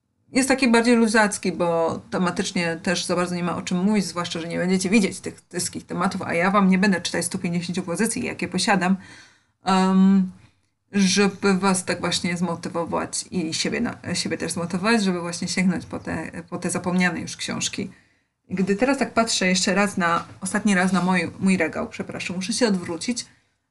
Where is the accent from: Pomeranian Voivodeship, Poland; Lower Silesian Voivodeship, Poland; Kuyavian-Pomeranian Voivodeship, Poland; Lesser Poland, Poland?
Lesser Poland, Poland; bo ja jestem z Małopolski, dlatego będziecie słyszeć takie piękne słowa jak pole